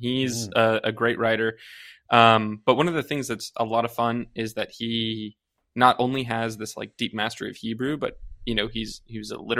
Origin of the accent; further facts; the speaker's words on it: United States; Sorry. I'm an American. Sorry. I don't do that stuff.